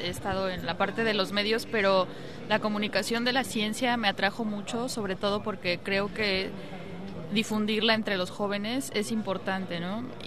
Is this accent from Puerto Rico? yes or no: no; Mexico; Tabasco, algo que acaba de pasar allá en mi país